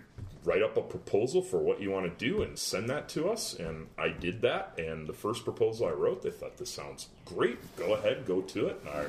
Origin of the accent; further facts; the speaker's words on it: Chicago, Illinois, United States; So I grew up in Chicago. FASA was headquartered in Chicago.